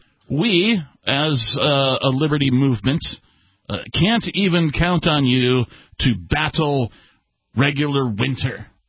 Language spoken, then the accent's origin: English; Wisconsin, United States; moved away; So, I grew up in Wisconsin, so, winter's kind of an old hat. I did move away from winter to the West Coast